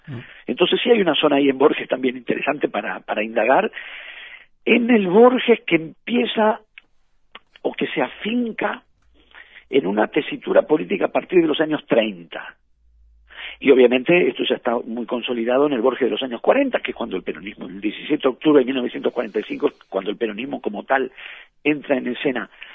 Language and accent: Spanish; Buenos Aires, Argentina; los que somos de Buenos Aires por Buenos Aires, que somos capaces incluso de añorarla hasta cuando estamos en Buenos Aires